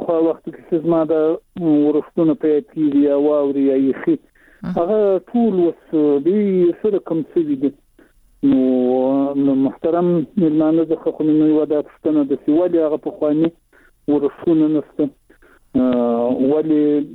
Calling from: Shajoy, Zabul, Afghanistan; د زابل ولایت شاجیل ولسوالی

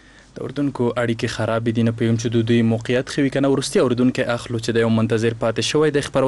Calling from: Faryab, Afghanistan; فاریاب نه

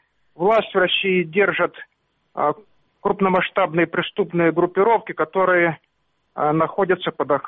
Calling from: Sloviansk, Donetsk Oblast, Ukraine; Да, я из Славянска

